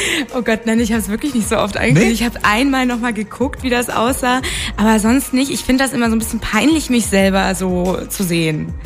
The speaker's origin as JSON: {"language": "German", "town": "Kleinmachnow", "region": "Brandenburg", "country": "Germany", "tie": "born or raised there", "said": "Ja, ich bin in Kleinmachnow zum Beispiel zur Schule gegangen und meine Mutter wohnt auch immer noch in Teltow."}